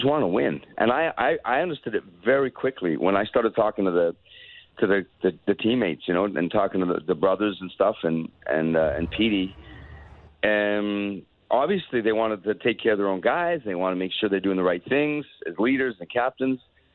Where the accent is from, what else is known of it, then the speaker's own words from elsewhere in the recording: Canada; As a Canadian, it's fun to watch.